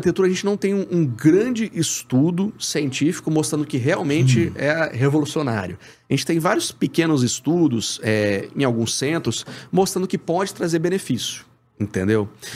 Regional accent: Espírito Santo, Brazil; Sou capixaba.

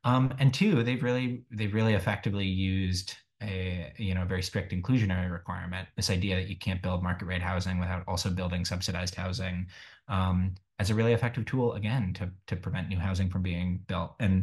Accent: Boulder, Colorado, United States; also born or lived in Cambridge / Washington, District of Columbia, United States / Berkeley; now in Sacramento, United States; so I grew up in Boulder, Colorado. And I've lived in Cambridge, Massachusetts, Washington, DC, Berkeley, California, and then here in Sacramento.

